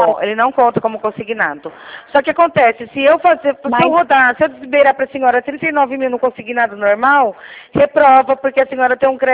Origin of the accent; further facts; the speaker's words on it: Rio Claro, São Paulo, Brazil; eu sou de Rio Claro, São Paulo, tá?